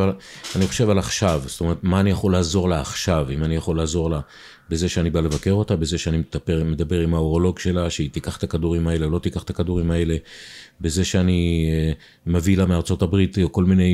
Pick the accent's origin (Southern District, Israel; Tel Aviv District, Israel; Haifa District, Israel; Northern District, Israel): Northern District, Israel; Kiryat Tiv'on; גדלתי בקריית טבעון כמה שנים